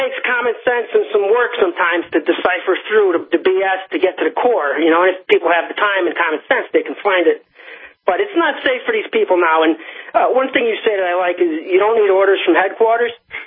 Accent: Connecticut, United States; I'm from Connecticut.

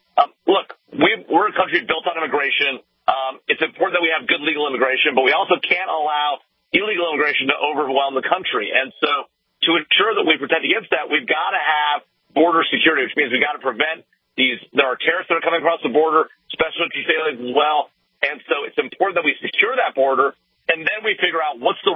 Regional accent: United States; I mean, look, I'm an American.

